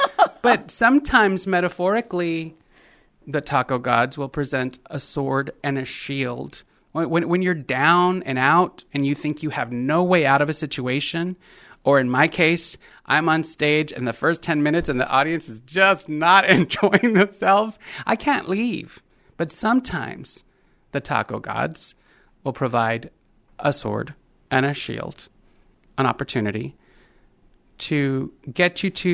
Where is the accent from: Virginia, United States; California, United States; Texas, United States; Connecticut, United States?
Texas, United States; San Antonio; I'm from San Antonio. I will never not be from San Antonio. And so every bit of my work is peppered with those references, that background history that I have.